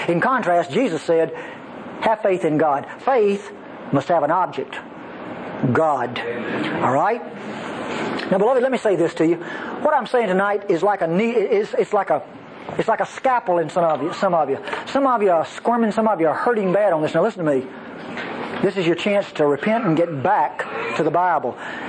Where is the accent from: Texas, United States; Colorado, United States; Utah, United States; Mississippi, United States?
Mississippi, United States; you can tell I'm from North Mississippi, people from the Deep South, we always pronounce vowels with the long